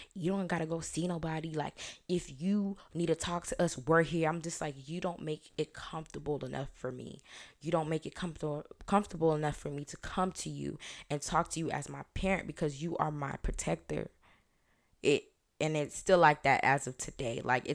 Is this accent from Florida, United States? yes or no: yes; Orlando, Florida, United States; I'm from Orlando. I'm from Florida. I'm from Orlando.